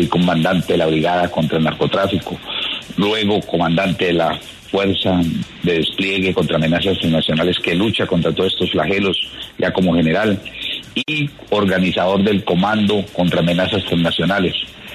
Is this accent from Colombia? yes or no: yes; Llanos, Colombia; Yo soy llanero, soy de una familia, digámosle, con arraigo campesino.